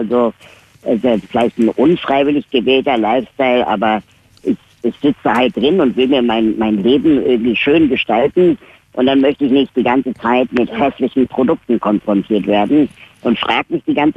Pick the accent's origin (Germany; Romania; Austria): Germany; Berlin; Aber wenn wir mal ehrlich sind, als Berliner braucht man kein Auto.